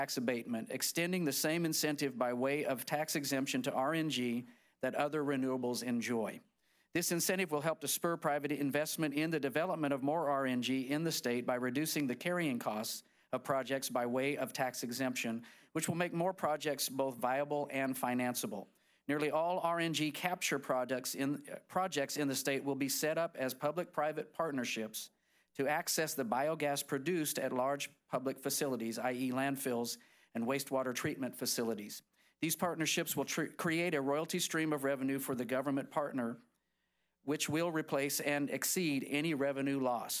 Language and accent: English; California, United States; born there; I was born in Southern California. We know the rolling brownouts that occur there